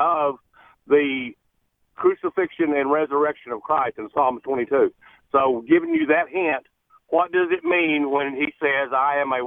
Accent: Mississippi, United States; I'm a pastor from Mississippi, and I've been in Baton Rouge working on the flood since it happened.

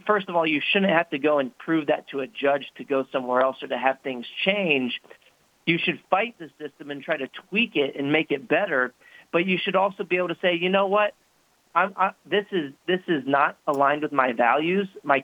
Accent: Texas, United States; In my home state of Texas, for example, there's been a ban on DEI practices at higher education levels

